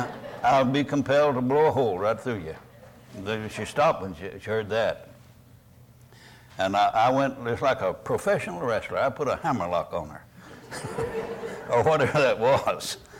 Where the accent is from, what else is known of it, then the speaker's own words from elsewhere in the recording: Kentucky, United States; I'm from Kentucky. You know, we got grit.